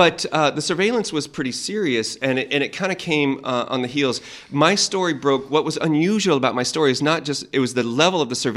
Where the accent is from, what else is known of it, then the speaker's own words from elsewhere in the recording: Texas, United States; But I'm like, I'm from Texas. I have two guns. That's not a stockpile.